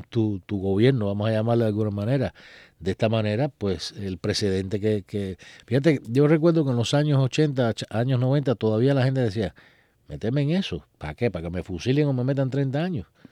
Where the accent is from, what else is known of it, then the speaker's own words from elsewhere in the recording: Cuba; nosotros somos cubanos y tenemos todos los derechos hasta ahora